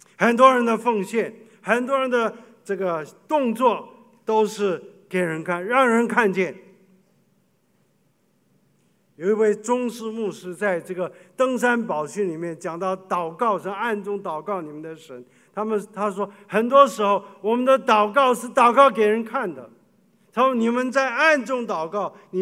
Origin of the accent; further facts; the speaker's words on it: China; 那今天我们对婚姻的看法，特别是我们中国人，以前我们中国人都是终身厮守，到死为止